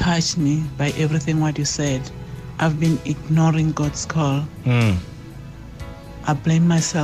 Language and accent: English; Limpopo, South Africa; I'm from Limpopo.